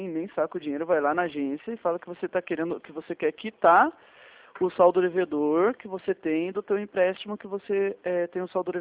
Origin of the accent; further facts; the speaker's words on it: Paraná, Brazil; Não, sou daqui do Paraná.